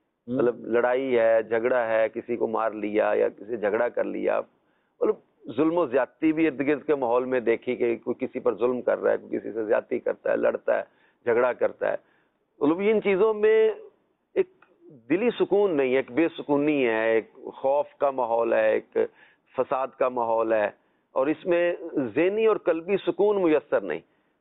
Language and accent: Urdu; Punjab, Pakistan; جی شیخوپورہ کی طرف. تو وہاں ہمارا آبائی گھر ہے, وہیں میرا میری پیدائش ہوئی اور بچپن بھی وہیں گزرا, میٹرک تک میں وہیں رہا.